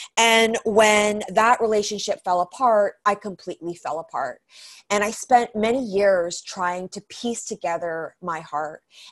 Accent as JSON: {"language": "English", "town": "Vancouver", "region": "British Columbia", "country": "Canada", "tie": "born or raised there", "said": "after a really traumatic breakup in my hometown of Vancouver"}